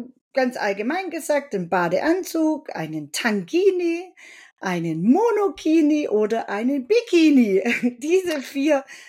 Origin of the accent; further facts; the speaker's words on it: Baden-Württemberg, Germany; accent: Swabian; now in Switzerland; Mein Dialekt kommt allerdings nicht aus der Schweiz, falls sich jemand wundert. Ich bin Schwabe und bin in die Schweiz gezogen.